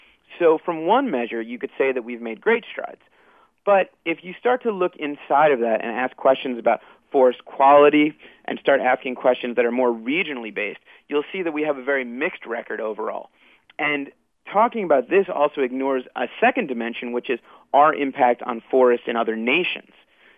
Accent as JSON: {"language": "English", "region": "East", "country": "United States", "tie": "born or raised there", "said": "I grew up in the East, so a lot of the backpacking I was doing initially was in places like the Catskills and the Adirondacks in New York"}